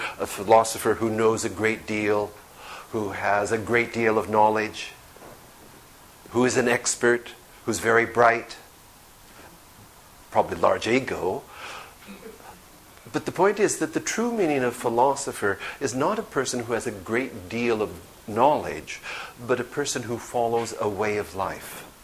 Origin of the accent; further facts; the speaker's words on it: United States; I'm American, so I guess I can say it